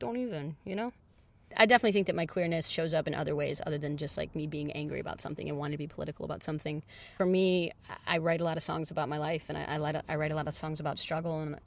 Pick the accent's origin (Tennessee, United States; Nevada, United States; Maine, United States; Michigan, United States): Michigan, United States; Detroit; I'm a pop musician from Detroit. I grew up in a very religious household. I grew up in Christianity.